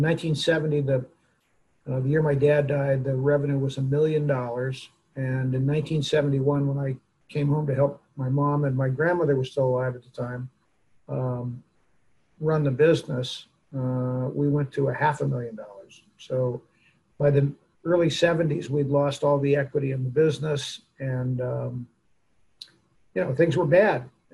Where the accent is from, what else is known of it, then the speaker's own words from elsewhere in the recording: Portland, Oregon, United States; also born or lived in Tucson, United States; And so I was born in Tucson and moved to Portland.